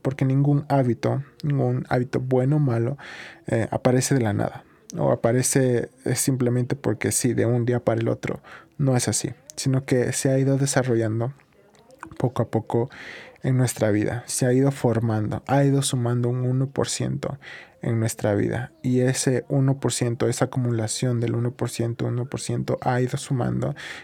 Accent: Ecuador; al menos aquí en mi país, en Ecuador, hay diferentes librerías

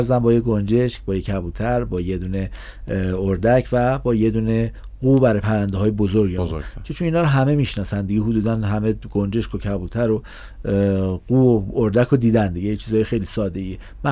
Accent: Iran; اگه ما ایرانی هستیم

